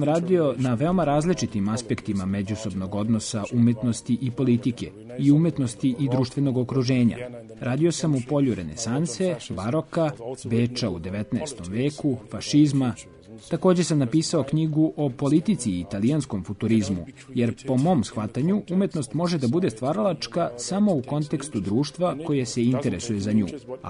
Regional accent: Germany; Serbian is a second language; Budući da ja dolazim iz Nemačke, mi smo imali nacističko iskustvo

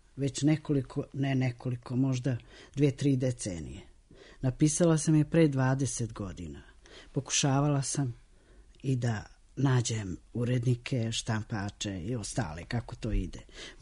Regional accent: Montenegro; moved away; Zamislite mi koji dolazimo iz Crne Gore, prvo studentski domovi, a onda potražnja za stanovanje.

